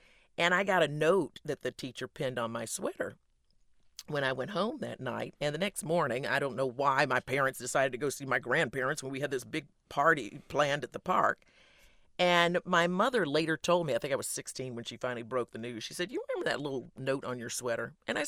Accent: Winston-Salem, North Carolina, United States; I grew up in Winston-Salem in Woodbury Forest.

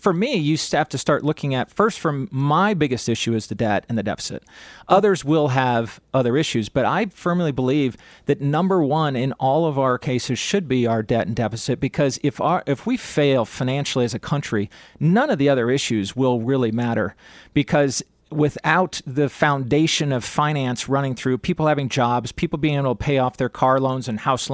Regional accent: Pierre, South Dakota, United States; I go back to Pierre. I'm in Rapid now. I'm from Pierre. I graduated there, and my family's flying in, so it's kind of a little homecoming. I still have family in Pierre. We've been in there since the 1800s.

